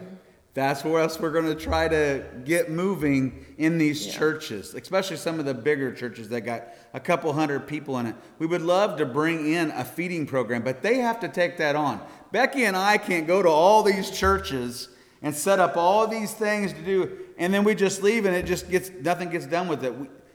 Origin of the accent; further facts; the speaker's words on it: United States; I'm an American boy all the way through. I'm born on the 4th of July, for goodness sake. But I'm here to tell you, I love Africa. It's home.